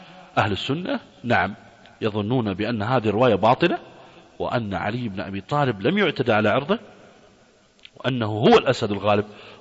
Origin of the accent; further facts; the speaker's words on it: Iraq; انا رجل عراقي واحنا من العراق يا اخي